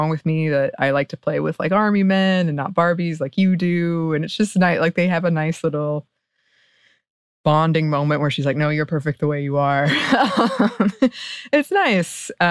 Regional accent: West Virginia, United States; And given that I'm from West Virginia, its Appalachian setting called to something inside of me.

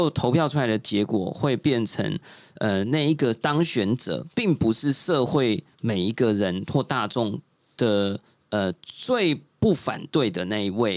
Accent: Taiwan; 加上我自己作为台湾人经历过这样的一个故事

